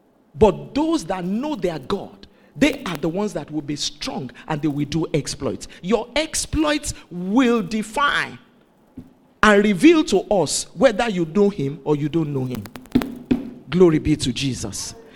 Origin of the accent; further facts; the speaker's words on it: Nigeria; So if you still believe that, well, I'm a Nigerian.